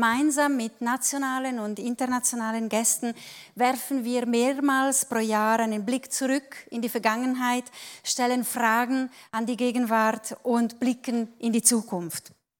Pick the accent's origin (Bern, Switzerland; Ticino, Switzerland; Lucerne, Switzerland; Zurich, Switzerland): Ticino, Switzerland; Und das freut mich natürlich, das auch zu sehen als Tessinerin.